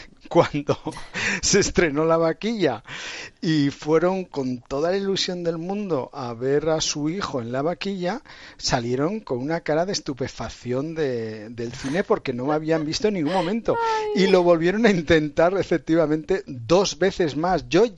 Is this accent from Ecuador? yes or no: no; Lechago, Aragon, Spain; pues soy de un pueblecito de la provincia de Teruel, de Lechago.